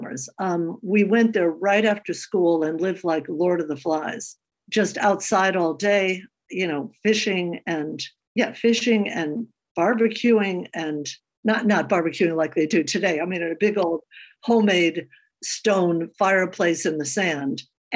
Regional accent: Forestville, Connecticut, United States; We grew up in Connecticut, Forestville, Connecticut, a little tiny town.

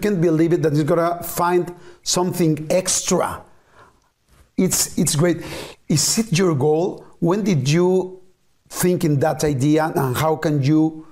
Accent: Argentina; English is a second language; I was telling you that I come from Argentina, so there was a long, long, long way.

